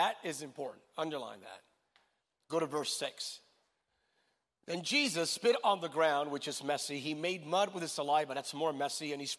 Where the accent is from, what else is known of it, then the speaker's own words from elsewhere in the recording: Bethlehem, Pennsylvania, United States; I attended Assembly of God Church in Allentown, Pennsylvania. I'm from Bethlehem, Pennsylvania. That's why I have a messianic complex.